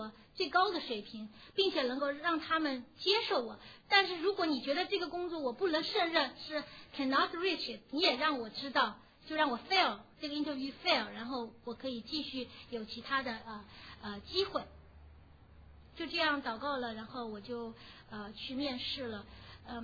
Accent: China; “你哪里来的？”我说中国。在哪里读书？ Wisconsin。

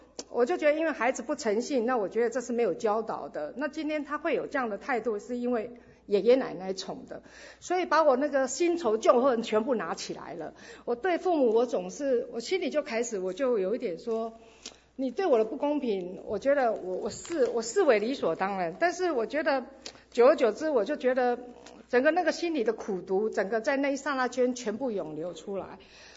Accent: Taiwan; 我是从台湾来的

